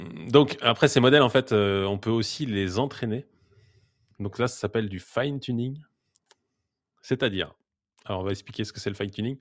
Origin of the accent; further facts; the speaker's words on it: France; en tant que français, c'est le langage